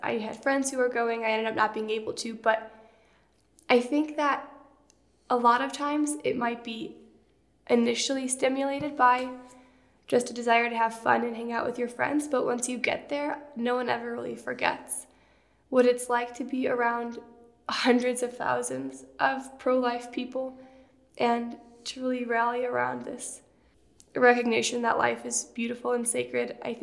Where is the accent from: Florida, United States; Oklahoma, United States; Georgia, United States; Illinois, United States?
Illinois, United States; Chicago; I grew up in the Chicago area and have always been involved in the pro-life movement.